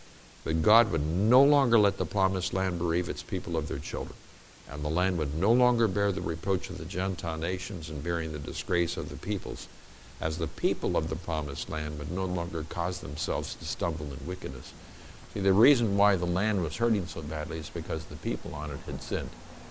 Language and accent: English; United States; Nowadays, as an American, they won't let you in there at all.